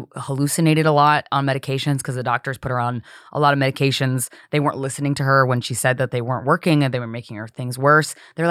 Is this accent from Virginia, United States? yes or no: yes; Chesapeake, Virginia, United States; So I spent a lot of my childhood in, Chesapeake, Virginia, because my dad was in the Navy